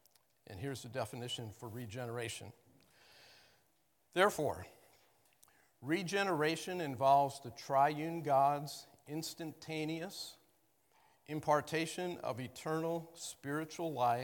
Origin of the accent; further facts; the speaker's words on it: United States; born there; of course I'm a Christian. I was born in America.